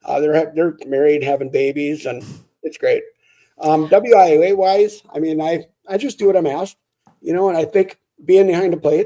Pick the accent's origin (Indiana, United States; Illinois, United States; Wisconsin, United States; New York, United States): Wisconsin, United States; Grantsburg; born or raised there